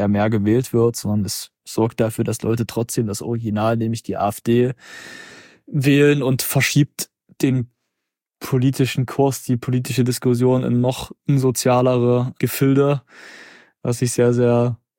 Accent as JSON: {"language": "German", "town": "Zwickau", "region": "Saxony", "country": "Germany", "tie": "born or raised there", "said": "auch in meiner Heimatstadt Zwickau"}